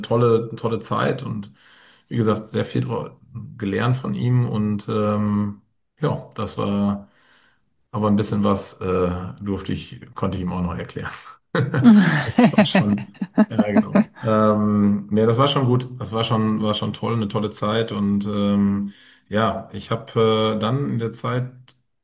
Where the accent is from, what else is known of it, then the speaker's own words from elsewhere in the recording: North Rhine-Westphalia, Germany; vorher irgendwie ganz gerne wieder ins Münsterland, in die Heimat zurück wollte, was gleichzeitig meine Heimat ist.